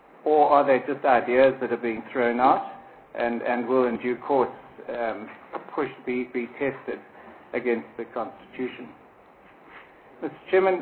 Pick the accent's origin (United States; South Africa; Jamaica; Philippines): South Africa; I have never, and I will never, put my race down as white or anything else. I am a South African. I am not a European, and I never have been.